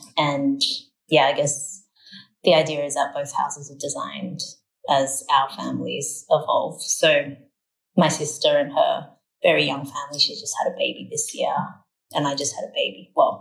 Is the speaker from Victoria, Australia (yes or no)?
no; Sydney, New South Wales, Australia; I grew up in Sydney. I'm a Sydney girl.